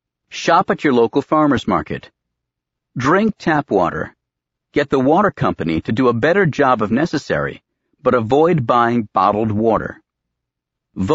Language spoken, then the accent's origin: English; New Hampshire, United States; As a boy growing up in New Hampshire, I wished that I had been born in the 1700s